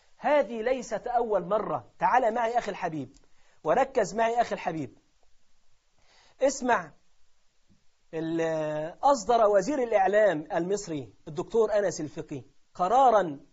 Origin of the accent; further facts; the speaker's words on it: Egypt; وبيدخلوه عندنا في مصر وفي الدول العربية